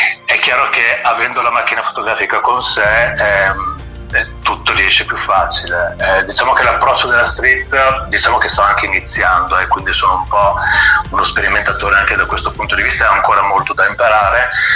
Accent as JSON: {"language": "Italian", "town": "Padua", "region": "Veneto", "country": "Italy", "tie": "born or raised there", "said": "Allora, io sono di Padova, nato a Padova, cresciuto a Padova"}